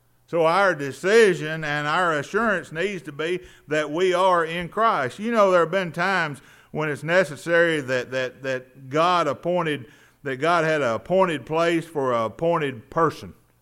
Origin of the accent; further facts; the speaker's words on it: Tennessee, United States; "Where are you from?" I said, "Tennessee."